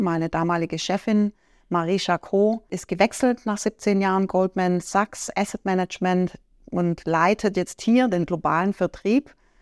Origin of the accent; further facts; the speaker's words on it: Stuttgart, Baden-Württemberg, Germany; now in Switzerland; Also meine Heimat ist ja eigentlich in Stuttgart.